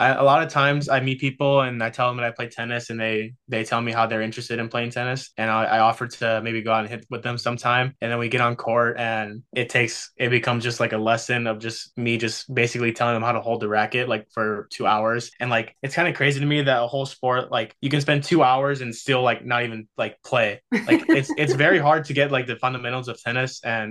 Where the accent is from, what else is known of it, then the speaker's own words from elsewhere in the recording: Tempe, Arizona, United States; I'm from Tempe, Arizona, and I started playing tennis nearly 4 years ago now